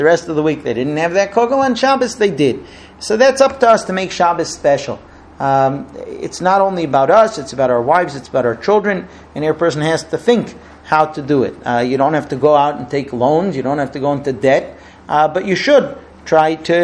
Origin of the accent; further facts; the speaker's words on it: United States; because we're American Ashkenazi.